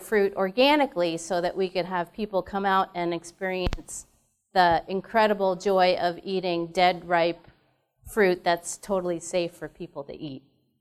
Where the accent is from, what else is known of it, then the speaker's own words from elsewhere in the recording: Boston, Massachusetts, United States; I didn't grow up on a farm. I grew up in Boston, Massachusetts, in a very, very urban setting.